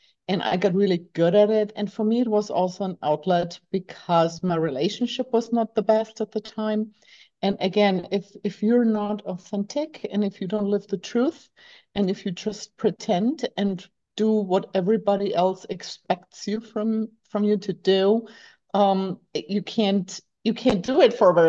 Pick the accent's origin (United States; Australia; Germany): Germany; English is a second language; moved away as an adult; So I grew up in Germany, yeah.